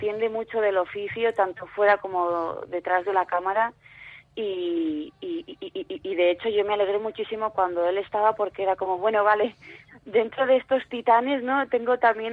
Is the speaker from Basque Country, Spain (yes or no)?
yes; Vitoria, Basque Country, Spain; also born or lived in Barakaldo; now in Bilbao, Spain; yo he vivido toda mi vida en Vitoria hasta hace poco que estoy ahora en Bilbao. Pero sí, soy gasteiztarra porque al final yo he vivido toda la vida en Vitoria.